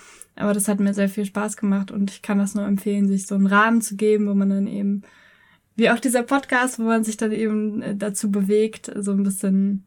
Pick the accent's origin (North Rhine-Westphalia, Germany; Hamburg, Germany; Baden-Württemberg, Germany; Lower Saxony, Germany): Lower Saxony, Germany; Hanover; Also ich komme aus Hannover. Oute mich an der Stelle mal.